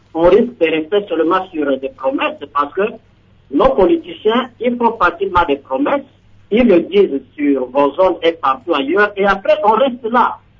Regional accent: DR Congo; chez nous, en République démocratique du Congo

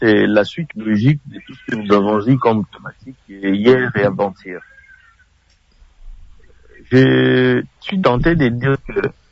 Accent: Katanga, DR Congo; Moi, je suis aussi, je suis du Katanga.

